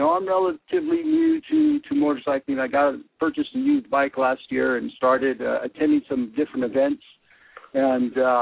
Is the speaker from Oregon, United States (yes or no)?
no; Long Beach, California, United States; I'm from Long Beach, California, just a little bit north of you there.